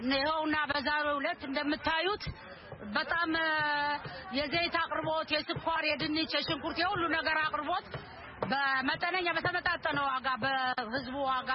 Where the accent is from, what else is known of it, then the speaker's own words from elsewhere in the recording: Dire Dawa, Ethiopia; የድሬዳዋ ተወላጅ ነኝ። እዚህ ተወልጄ ነው ያደኩት።